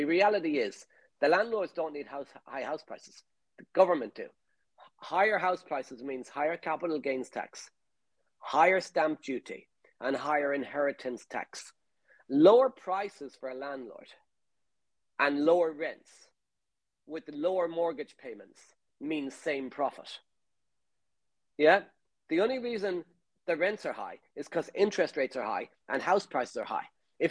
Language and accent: English; Ireland; Very easy, especially as an Irish person, because we talk to everybody.